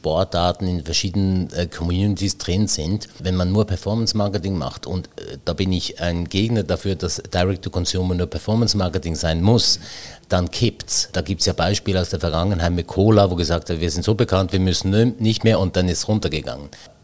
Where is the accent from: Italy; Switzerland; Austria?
Switzerland; als Schweizer